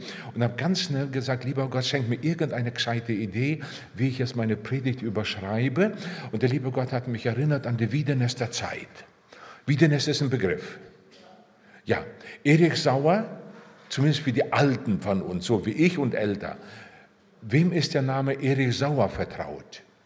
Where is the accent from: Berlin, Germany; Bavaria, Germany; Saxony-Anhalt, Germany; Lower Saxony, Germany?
Bavaria, Germany; Miltenberg; ich komme aus Miltenberg am Main, da sind meine Frau und ich zu Hause.